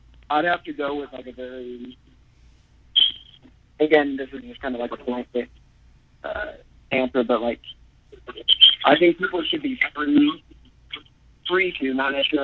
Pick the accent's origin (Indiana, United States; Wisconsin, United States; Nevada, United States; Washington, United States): Indiana, United States; South Bend; Yeah, but I'm from South Bend, Indiana, and I know better.